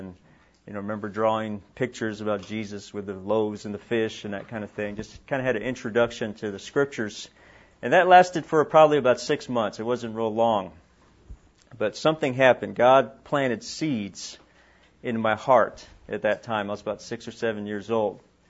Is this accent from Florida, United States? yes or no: no; Honolulu, Hawaii, United States; some of you have probably been over to Honolulu. I grew up near Diamond Head, near Waikiki.